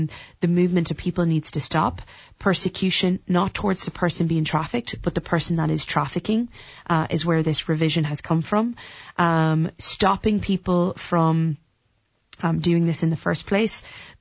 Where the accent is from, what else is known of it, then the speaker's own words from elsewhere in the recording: United States; born there; And as an American born, it's also really important me to stress the on the fence maneuver that the US are doing right now is exceptionally disappointing